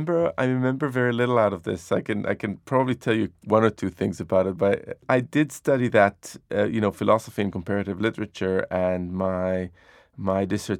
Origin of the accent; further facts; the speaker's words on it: Jerusalem, Jerusalem District, Israel; So when I was growing up in Jerusalem, there was an incredible diversity of cuisines around.